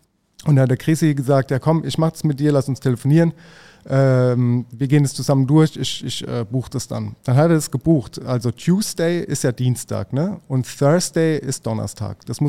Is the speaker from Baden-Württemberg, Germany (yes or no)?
yes; Mannheim, Baden-Württemberg, Germany; weil ich kenne das gar nicht so Metrosystem, wie als Mannheimer oder ich als Mannheimer.